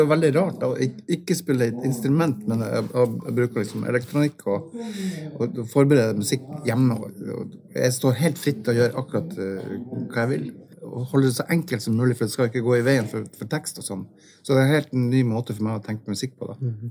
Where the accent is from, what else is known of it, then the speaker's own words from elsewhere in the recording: Vadsø, Finnmark, Norway; jeg er født i Vadsø og har trådd barnens sko.